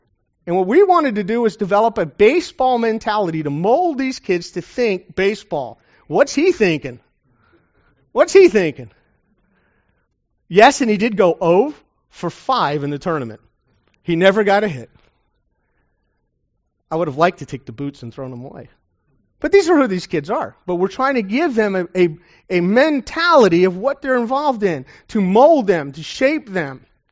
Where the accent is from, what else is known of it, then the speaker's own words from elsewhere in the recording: Florida, United States; now in Oklahoma, United States; I'm a new Okie. I'm a transplanted from South Florida, and I had played baseball in South Florida for over 20 years.